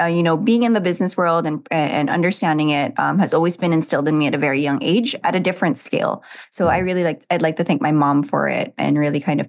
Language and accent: English; Philippines; So I grew up in the Philippines, contrary to the accent.